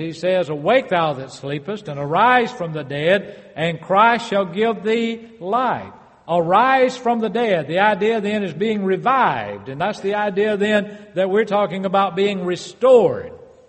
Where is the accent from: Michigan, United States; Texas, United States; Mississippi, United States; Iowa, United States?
Mississippi, United States; I'm from Mississippi, so I can understand that.